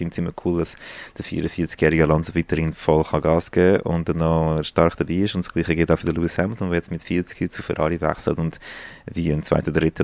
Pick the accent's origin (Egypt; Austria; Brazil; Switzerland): Brazil; Ich bin mit dem Senna aufgewachsen. Als Brasilianer ist es einfach mein absolutes Idol gewesen.